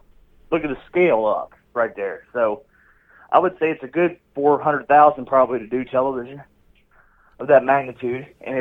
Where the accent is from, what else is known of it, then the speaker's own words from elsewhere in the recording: United States; Of course, my hometown area Cardinals are in the mix of it, hopefully for a little while longer.